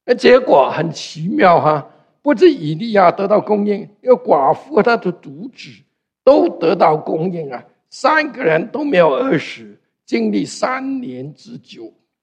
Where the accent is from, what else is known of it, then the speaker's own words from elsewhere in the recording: Hong Kong; 我从香港来的